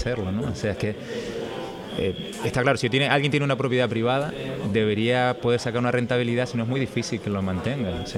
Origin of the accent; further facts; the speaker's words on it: Santa Cruz de Tenerife, Canary Islands, Spain; Lo digo yo, que soy del Toscal de Santa Cruz